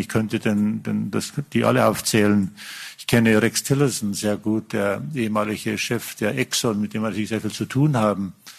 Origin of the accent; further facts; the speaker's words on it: Germany; Vielleicht sind wir Deutsche da ein bisschen empfindlich mit Mauern und Rassen.